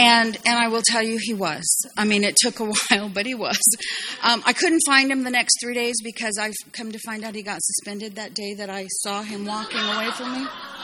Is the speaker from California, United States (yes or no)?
yes; California, United States; born there; first language Japanese; I was born in California, but I lived the first 4 years elsewhere. And when I came to the States, I didn't speak English.